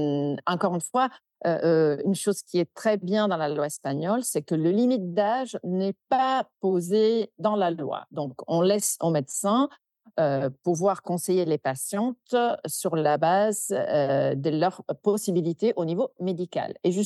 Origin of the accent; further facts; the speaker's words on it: Italy; Moi, je suis italienne.